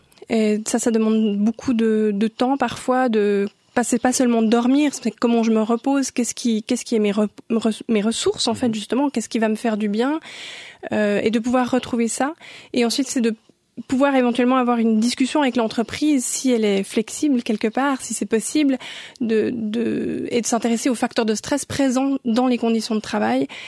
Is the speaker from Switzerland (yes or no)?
yes; Romandy, Switzerland; comme je suis bilingue, j'ai grandi en Suisse romande, mais je parle suisse-allemand avec mes parents.